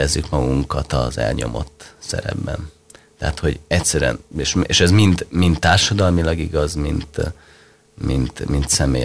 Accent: Hungary; egyébként én nem értem más országot, de én nagyon magyar vagyok

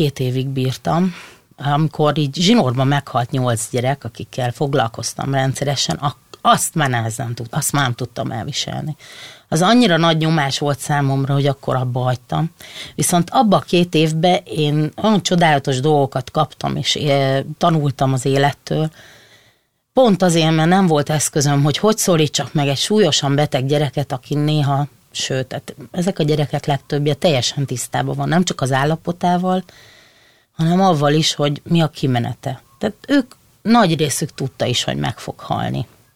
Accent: Nagykanizsa, Zala, Hungary; now in Budapest, Hungary; Nagy Kanizsán nőttem fel.

